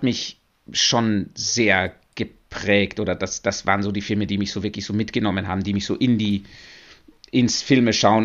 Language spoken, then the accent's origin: German; Upper Austria, Austria; ich bin wirklich am Dorf aufgewachsen in Oberösterreich, am Land